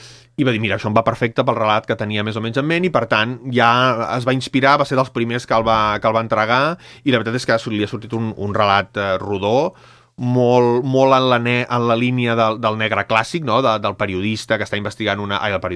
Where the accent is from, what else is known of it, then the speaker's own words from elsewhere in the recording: Sant Cugat del Vallès, Catalonia, Spain; Jo, que sóc de Sant Cugat